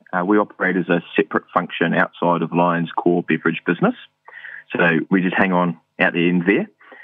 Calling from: Havelock North, Hawke's Bay, New Zealand; Today I am calling from my bedroom in lovely Havelock North.

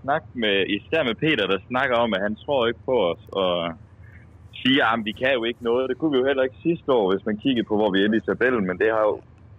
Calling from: Amager, Capital Region of Denmark, Denmark; Jeg er med fra Amager.

